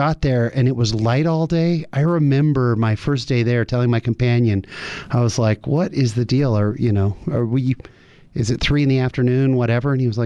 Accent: San Jose, California, United States; Yeah, I grew up in San Jose, California, the Bay Area.

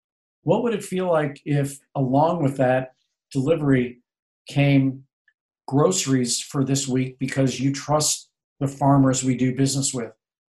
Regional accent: St. Louis, Missouri, United States; when I was a kid growing up in St. Louis?

